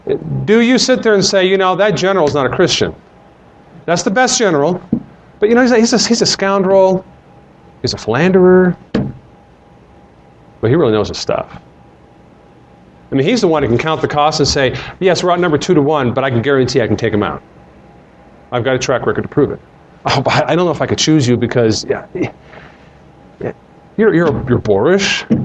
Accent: United States; I'm an American. Not as though Americans are inherently better than Russians or Polish people.

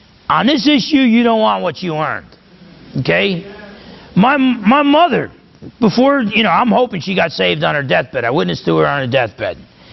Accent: New Jersey, United States; I remember growing up in New Jersey.

